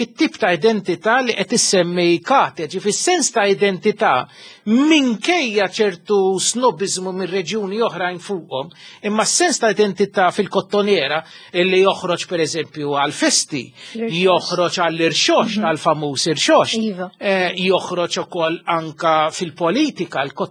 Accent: Mosta, Northern Region, Malta; pereżempju jiena mill-Mosta u l-laqmijiet għadhom popolari kullum kien.

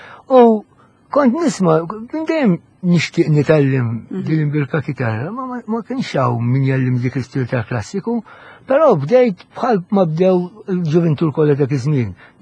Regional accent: Ħamrun, Southern Harbour, Malta; now in Santa Venera, Malta; mill-Ħamrun.

